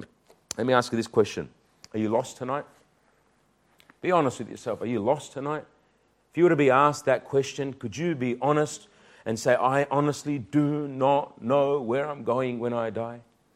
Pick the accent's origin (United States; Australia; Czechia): Australia; Newcastle, New South Wales; now in Sydney, Australia; I was yesterday in Bankstown Shopping Centre, and a lady comes up to me, and I'm from Newcastle